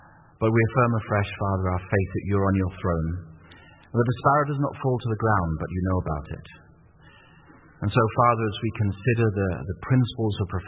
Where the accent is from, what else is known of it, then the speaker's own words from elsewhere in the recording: England, United Kingdom; now in United States; I was growing up in England at the time